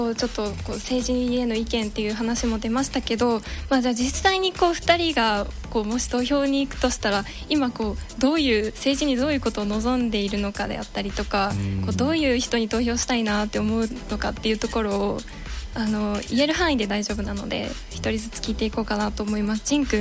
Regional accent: Maizuru, Kyoto, Japan; now in Osaka, Japan; 今あの舞鶴出身で舞鶴に住民票を置きながら大阪で一人暮らししてるんですけども

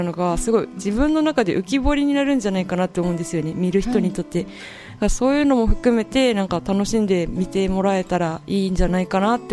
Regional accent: Maizuru, Kyoto, Japan; 舞鶴で生まれ育っていて

